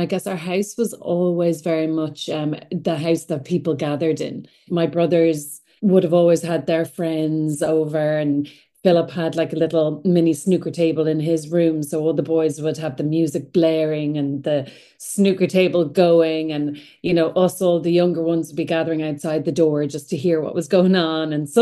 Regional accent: Greystones, County Wicklow, Ireland; I grew up in Greystones by the sea, and you know, it's the village is not what it is now. So back then it was a small village. We knew everyone.

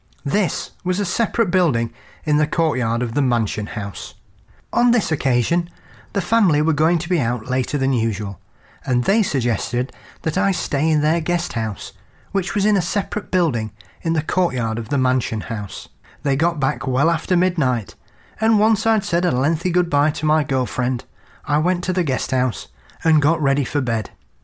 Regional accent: Faversham, South East England, United Kingdom; It took place just outside my hometown of Faversham, in the county of Kent, an area that is often referred to as the Garden of England.

